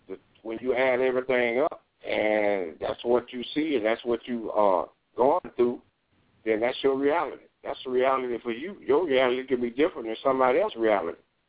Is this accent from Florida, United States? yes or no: yes; Florida, United States; I'm from Florida. Y'all know about Florida hurricane.